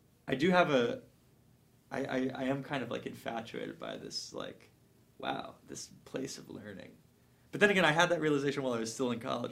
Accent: Los Angeles, California, United States; I think growing up in Los Angeles and Beverly Hills can do like two things simultaneously

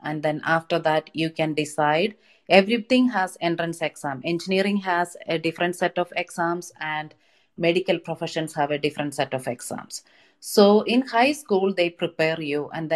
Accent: India; English is a second language; moved away; I'm an immigrant from India. So all my education was in India. So my education up to 10th grade was in my language.

